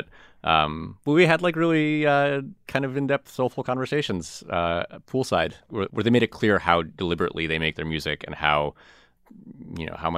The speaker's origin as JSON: {"language": "English", "town": "Chicago", "region": "Illinois", "country": "United States", "tie": "born or raised there", "said": "I was outside of Milwaukee, and I grew up outside of Chicago."}